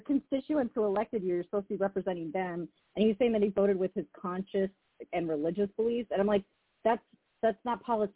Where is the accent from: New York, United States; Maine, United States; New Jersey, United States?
New York, United States; Queens; I am also a New Yorker originally. I'm originally from Queens.